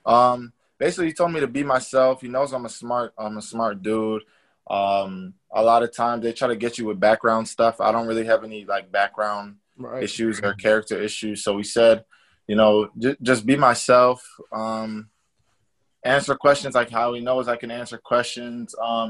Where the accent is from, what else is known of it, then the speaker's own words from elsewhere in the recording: Massachusetts, United States; Yeah, I'm from Massachusetts, so my favorite team was the Patriots.